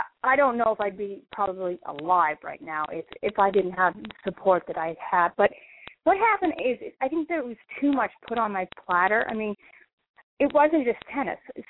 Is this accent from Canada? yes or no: yes; Canada; as soon as I turned pro, I immediately was … You know, I was from Canada.